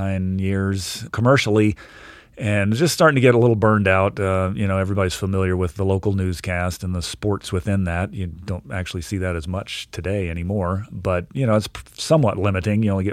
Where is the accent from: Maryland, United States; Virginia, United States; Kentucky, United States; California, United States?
Virginia, United States; I grew up in mainly grew up in Virginia.